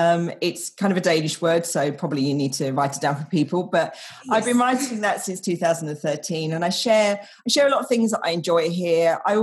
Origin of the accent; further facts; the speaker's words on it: United Kingdom; I'm British.